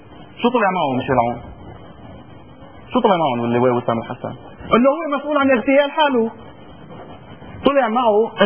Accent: Lebanon; لما كل انت لبناني وانا لبناني

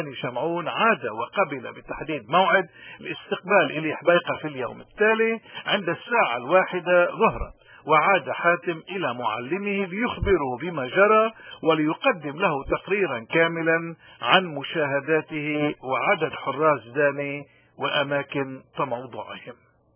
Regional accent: Lebanon; وما بنقدر إلا نكون كلبنانيين مؤمنين

